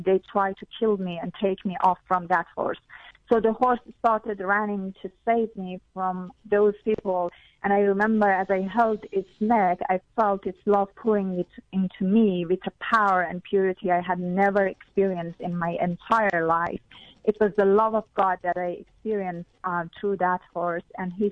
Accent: Iran; I grew up in Iran, which is an Islamic country.

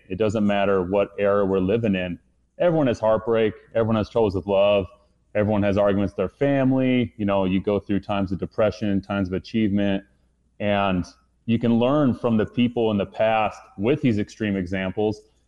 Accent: Utah, United States; I grew up in Utah, and so a lot of my history is local state history, which was a lot of, you know, pioneer history, stuff like that.

